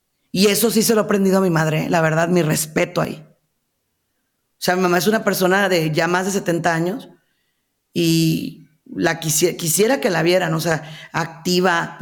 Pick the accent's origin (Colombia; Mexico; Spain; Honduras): Mexico; Como mexicanos, así nos educaron.